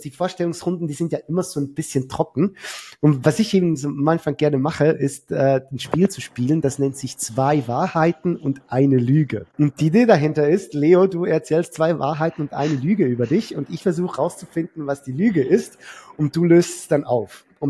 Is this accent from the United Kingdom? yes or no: no; Lucerne, Switzerland; Ihr hört es raus, wir sind beide aus der Schweiz. Ich wohne im Kanton Luzern.